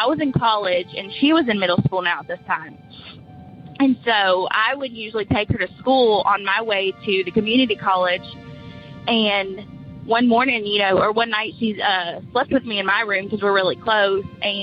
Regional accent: Munford, Tennessee, United States; I'm from Munford, Tennessee.

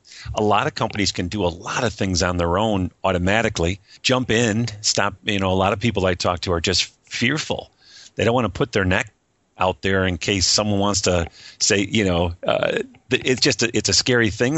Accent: Michigan, United States; Yeah, I'm from Michigan. Been in this area for a little over 25 years

